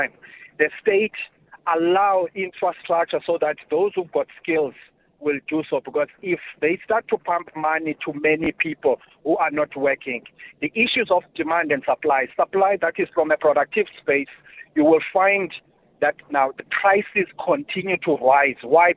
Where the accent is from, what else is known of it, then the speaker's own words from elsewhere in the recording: Eastern Cape, South Africa; I'm from the Eastern Cape, considered the most poorest province, and yet it's supposed to have the potential to be the most productive province.